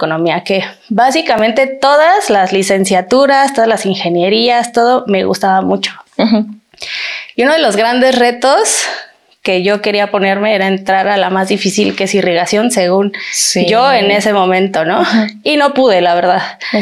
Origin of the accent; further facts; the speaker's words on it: Chapingo, State of Mexico, Mexico; mis papás son chapingueros, entonces yo soy 100% chapinguera, dicen por ahí, ¿no? Sí, cuando era niña, pues me la vivía aquí en los... Justamente aquí afuera, en los jardines de industrias